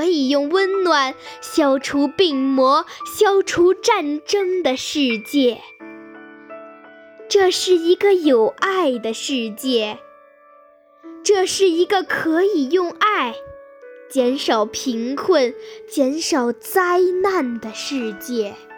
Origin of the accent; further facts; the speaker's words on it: Baotou, Inner Mongolia, China; 我来自内蒙古自治区包头市包岗实验一小